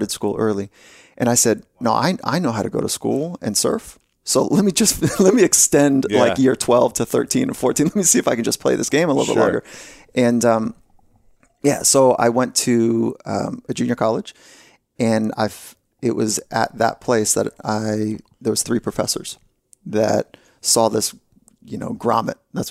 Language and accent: English; California, United States; I grew up here in California and my first sport was surfing.